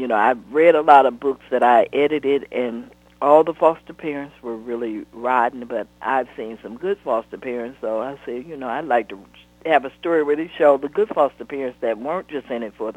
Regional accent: Detroit, Michigan, United States; Well, see, I grew up in Detroit

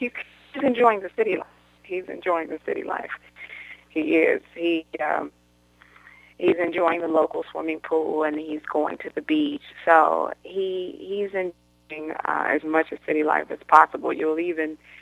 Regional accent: Detroit, Michigan, United States; now in Texas, United States; Home is Michigan. Home is Detroit, Michigan.

